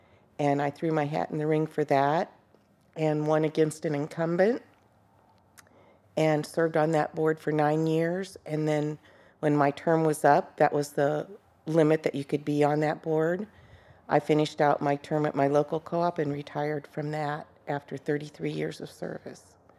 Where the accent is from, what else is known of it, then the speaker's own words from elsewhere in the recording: Coal Valley, Illinois, United States; also born or lived in Moline; I come from Coal Valley, Illinois, which is where I was born in Moline. Coal Valley's a suburb, and I was the sixth of seven children.